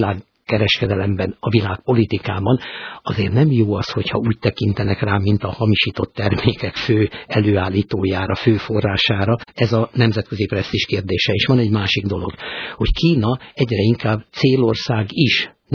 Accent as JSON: {"language": "Hungarian", "country": "Hungary", "said": "akkor is egy 10 milliós országból, egy 15 milliós nemzetből származom"}